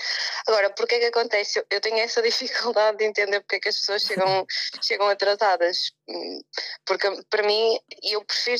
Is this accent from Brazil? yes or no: no; Esposende, Norte, Portugal; now in Leça da Palmeira, Portugal; Olha, eu sou de Esposende, mas estou a viver no Porto, em Leça da Palmeira.